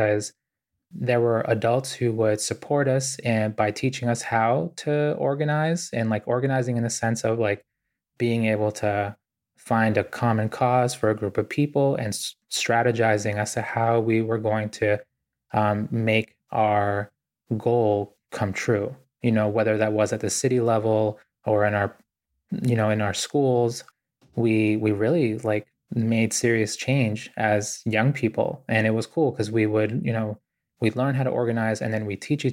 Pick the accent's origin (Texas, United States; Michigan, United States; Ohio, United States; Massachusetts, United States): Massachusetts, United States; Boston; I grew up really poor in Boston